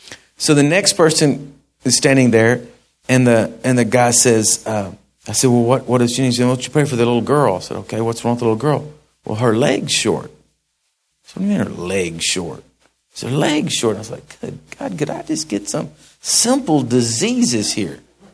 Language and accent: English; United States; customarily as an American, I'm a guest and guests should not